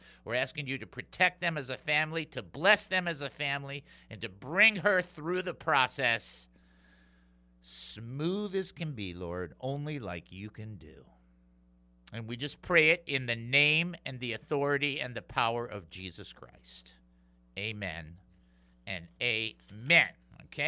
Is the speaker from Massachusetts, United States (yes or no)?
no; Detroit, Michigan, United States; That, my friends, for me, and for growing up in Detroit, that was the place.